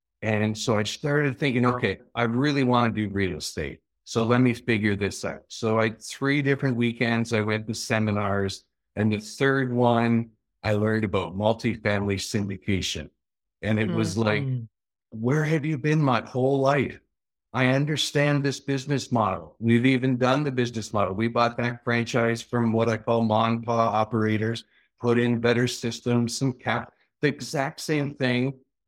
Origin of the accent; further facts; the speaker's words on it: Niagara Falls, Ontario, Canada; So I'm originally from Niagara Falls, Canada.